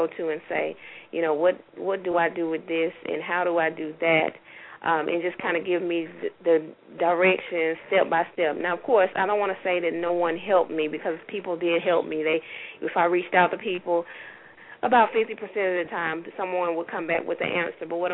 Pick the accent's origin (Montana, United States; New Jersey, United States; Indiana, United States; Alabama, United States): Alabama, United States; Tuskegee; we set up one in Tuskegee, Alabama, which is my hometown.